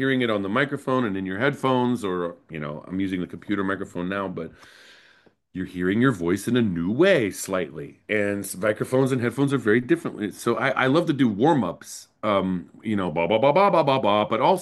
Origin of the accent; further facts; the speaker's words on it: Los Angeles, California, United States; accent: Georgia; also born or lived in Atlanta, Georgia; Well, I grew up in Atlanta, Georgia, but we moved to Los Angeles, California, right before I turned 10 years old. And so, I went through puberty in California. So when I moved to California, I had like a little Georgia accent, and it just like went away